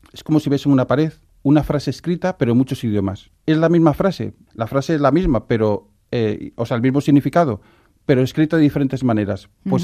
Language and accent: Spanish; Torrelavega, Cantabria, Spain; Yo soy de Torlavega